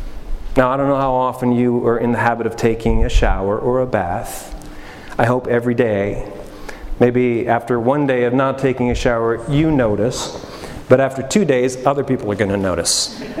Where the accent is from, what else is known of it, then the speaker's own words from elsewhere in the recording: Alberta, Canada; whether it was attending my hockey games growing up in Alberta, Canada, back when I was a kid